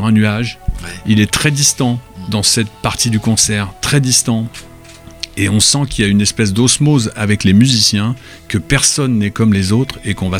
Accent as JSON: {"language": "French", "country": "France", "said": "chez nous en France"}